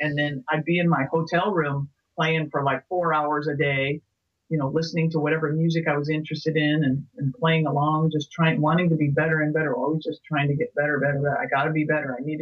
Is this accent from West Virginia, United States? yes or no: no; Illinois, United States; Even though I grew up in Illinois, I didn't know about the Chicago blues scene because I was in little dinky rural kind of Illinois.